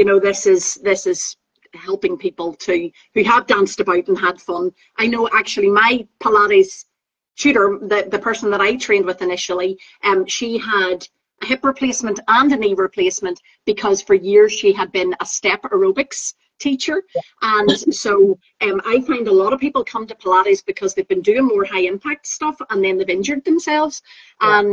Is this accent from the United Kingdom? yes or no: yes; Northern Ireland, United Kingdom; now in Glasgow, United Kingdom; For those who don't know, I'm Northern Irish. I live just by that accent, but I live in Scotland. I live in Glasgow.